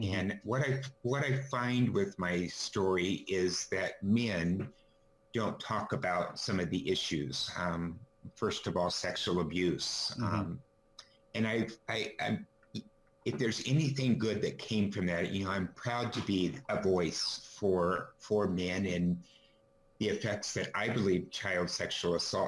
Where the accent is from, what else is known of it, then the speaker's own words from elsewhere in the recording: Redding, California, United States; Well, I'm from Redding, California. I'm a native of California in the United States.